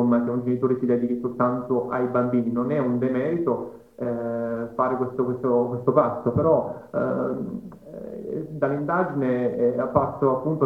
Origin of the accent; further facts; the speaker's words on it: Naples, Campania, Italy; Io sono napoletano, estremamente convinto